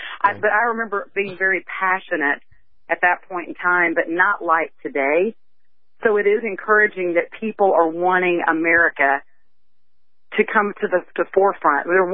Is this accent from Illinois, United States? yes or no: no; Mississippi, United States; I'm from Mississippi.